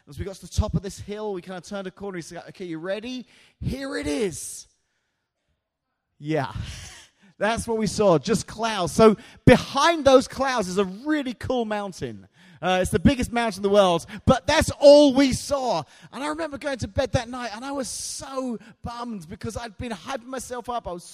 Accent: Washington, Illinois, United States; I'm a friend of Ben and Joe's, and I've been here a few times. Love coming here. I come all the way from Washington, Illinois, which you probably figured out from the accent.

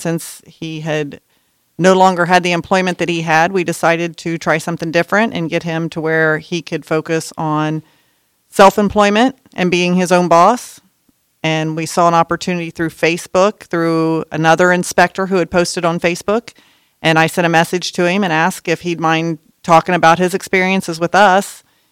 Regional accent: Altoona, Iowa, United States; Well, we are from Altoona, Iowa. We have three children back in Altoona

